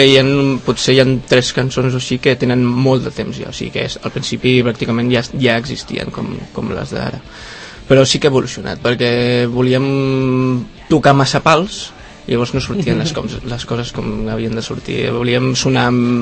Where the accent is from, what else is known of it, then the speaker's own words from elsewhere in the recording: Sant Cugat del Vallès, Catalonia, Spain; now in Rubí, Spain; jo he estat tota la vida aquí, després fa uns anys que em vaig mudar a Rubí, però sí, soc de Sant Cugat.